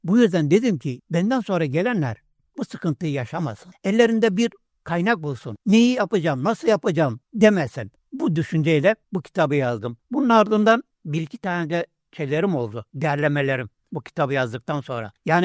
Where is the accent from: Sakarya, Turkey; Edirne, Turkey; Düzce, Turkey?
Edirne, Turkey; Yeniköy; emekli öğretmen. Aynı zamanda Alev Bektaşi inanç önderi olarak bulunuyorum. Doğum yerim Uzunköprü, Yeniköy. Balkanlardan göç etmiş bir ailenin oğluyum. 1948 doğumluyum. İlkokulu köyümüzde okuduk, 5'ten mezun olduk.